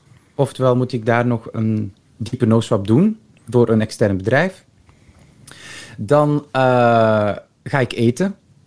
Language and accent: Dutch; Antwerp, Flanders, Belgium; En ik kom uit Antwerpen en ik rij naar de voorstelling.